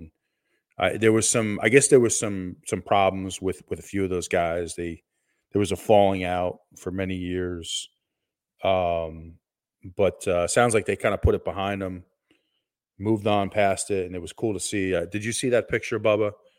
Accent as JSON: {"language": "English", "region": "New Jersey", "country": "United States", "tie": "born or raised there", "said": "And, of course, Seton Hall from my home state of New Jersey."}